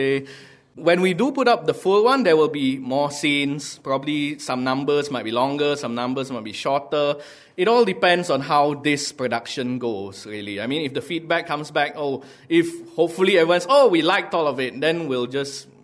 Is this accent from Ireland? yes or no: no; Malaysia; I'm Malaysian